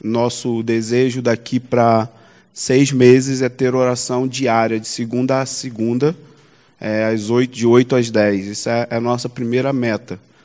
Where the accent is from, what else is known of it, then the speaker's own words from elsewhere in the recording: São Gonçalo, Rio de Janeiro, Brazil; Eu sou de São Gonçalo, como disse o Roberto, fica no Rio de Janeiro